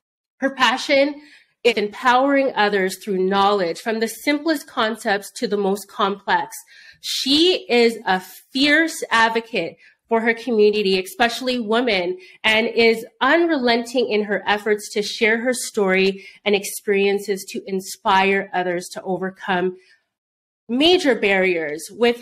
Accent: Toronto, Ontario, Canada; Yes, my hometown in Toronto, Canada.

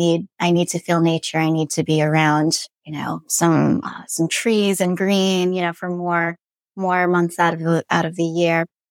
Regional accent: Long Island, New York, United States; moved away as an adult; now in Virginia, United States; I'm a Korean-American adoptee. And I was raised on Long Island in New York for a couple of decades and then made my way down to Virginia, DC

